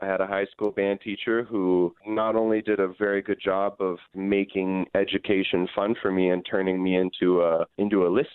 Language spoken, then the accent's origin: English; Fort McMurray, Alberta, Canada; I'm probably of the earlier generations of people to actually be born and raised in Fort McMurray.